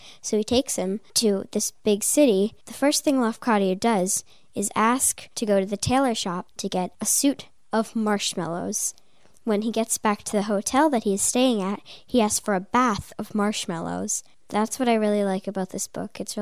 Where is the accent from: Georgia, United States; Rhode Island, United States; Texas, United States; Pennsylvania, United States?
Rhode Island, United States; Charlestown; I'm 10 years old, and I'm from Charlestown, Rhode Island.